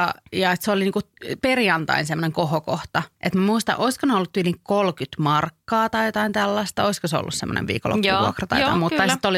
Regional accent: Helsinki, Uusimaa, Finland; mä oon täältä Helsingistä kotoisin

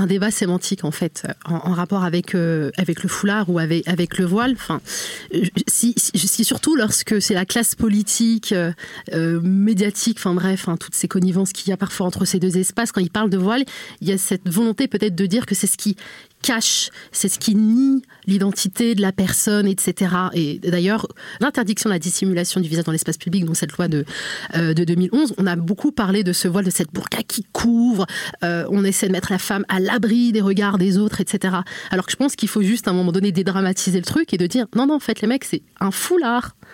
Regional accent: Normandy, France; je suis née, j'ai grandi en fait en Normandie, hein, donc il n'y avait pas une grande diversité dans ma classe

